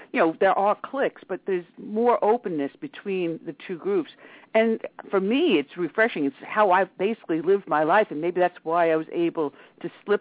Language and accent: English; Northern United States, United States; I guess because I'm a Northerner, I don't think the same way